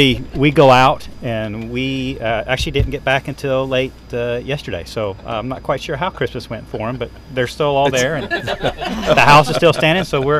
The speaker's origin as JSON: {"language": "English", "town": "Ponca City", "region": "Oklahoma", "country": "United States", "tie": "born there", "said": "I was born in Ponca City"}